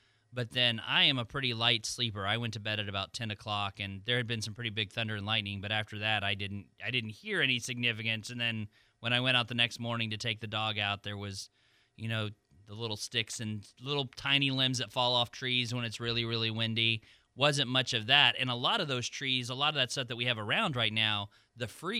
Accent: Oklahoma, United States; I grew up in Oklahoma where we had tornadoes all the time.

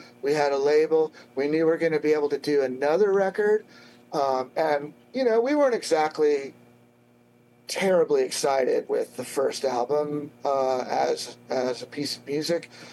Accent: California, United States; now in Austin, United States; I grew up in Southern California, and I basically did what I could out there until I got an opportunity to move to Austin and play music there with other artists.

